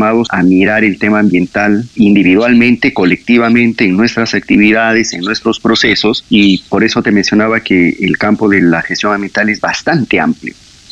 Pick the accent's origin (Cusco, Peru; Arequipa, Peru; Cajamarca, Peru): Cajamarca, Peru; Yo soy de Cajamarca, estudié Ingeniería Civil en la Universidad Nacional de Cajamarca